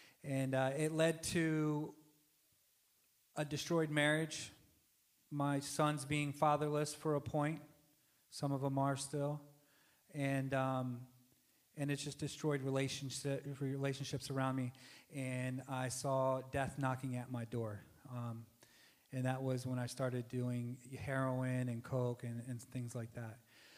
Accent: New York, United States; I'm 45 years old. I'm from New York, and I come from a very broken family.

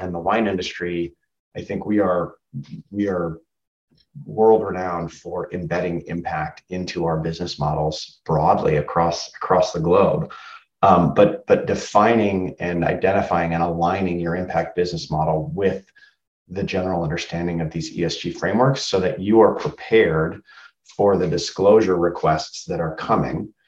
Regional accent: United States; I'm American. What can I say?

